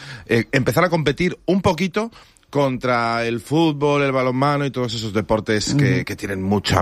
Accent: Valencian Community, Spain; va a hablar de lo que somos los valencianos

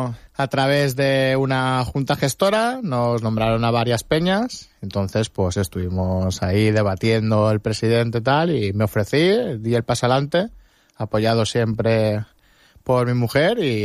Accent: Benidorm, Valencian Community, Spain; es un hijo de Benidorm, por así decirlo, amante de Benidorm. Estoy, soy enamorado de mi pueblo.

